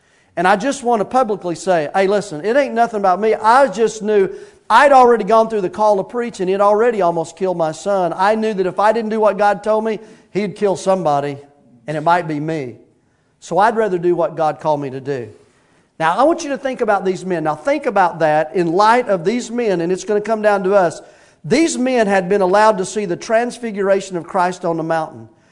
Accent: Soddy-Daisy, Tennessee, United States; Well, by the way, I'm from Soddy Daisy, Tennessee, so Nam Noster wasn't that big of a deal.

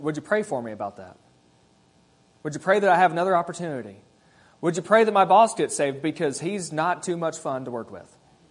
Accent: Kentucky, United States; I'm from Kentucky, so deal with it.

